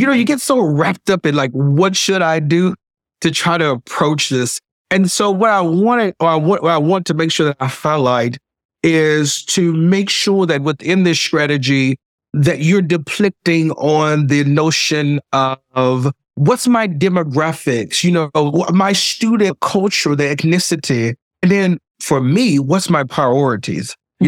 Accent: Vicksburg, Mississippi, United States; also born or lived in New York; I hail from the historic city of Vicksburg, Mississippi. So I'm from the South, originally from New York. So it's kind of interesting that sometimes you'll listen to me, you're like, he's not speaking Southern. He's like in between.

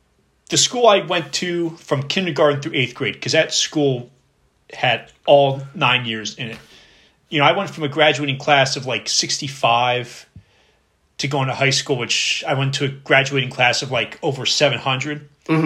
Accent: Ringoes, New Jersey, United States; I grew up in Ringgoes, New Jersey. It's definitely one of those towns that just pretty much just like any other town, whereas like you don't know it exists unless you're from there.

